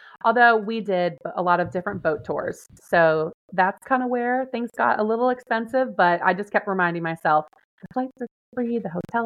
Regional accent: Florida, United States; I was born and raised in Florida, but I have never seen one.

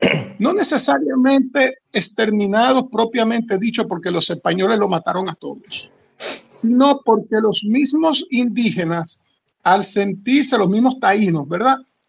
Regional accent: Dominican Republic; somos dominicanos, porque el dominicano es el gentilicio de Santo Domingo.

